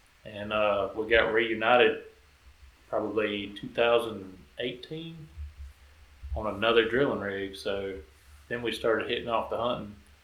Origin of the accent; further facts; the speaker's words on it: Andalusia, Alabama, United States; From South Alabama. A little town called Andalusia.